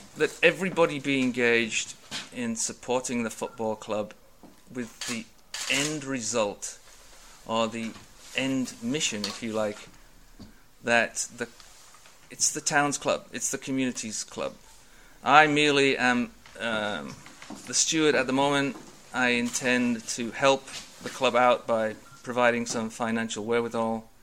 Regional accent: United States; Well, one thing about being an American businessman is we don't really have pipeline dreams

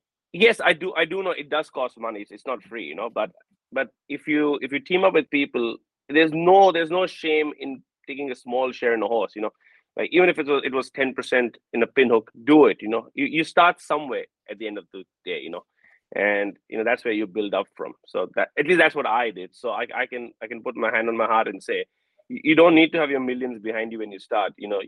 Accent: India; when I grew up in India

